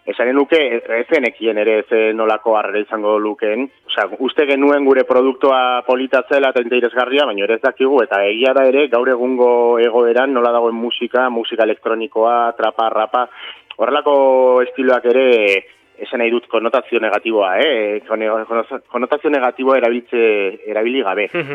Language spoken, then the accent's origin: Basque; Pamplona, Navarre, Spain; gu Iruindarra gara, eta taldea Iruinan sortu da, eta Iruinan egiten dugu dena